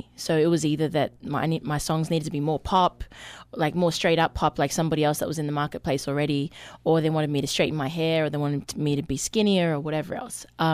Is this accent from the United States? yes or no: no; Australia; when I was younger growing up in Australia